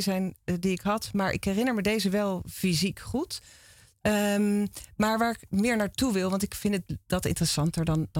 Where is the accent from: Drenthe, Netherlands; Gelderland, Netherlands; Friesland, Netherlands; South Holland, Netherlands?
South Holland, Netherlands; Rotterdam; Rotterdam.